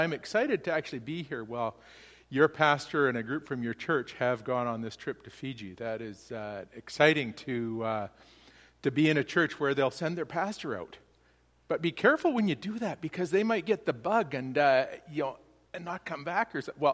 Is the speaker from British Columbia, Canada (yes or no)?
no; Stettler, Alberta, Canada; also born or lived in Edmonton; I live in Stettler, Alberta, and my home was actually, at one time, I was raised in Stettler, lived in Edmonton for many years, and came to the Lord in Edmonton, but now based in Stettler, as we inherited the farm that I was raised on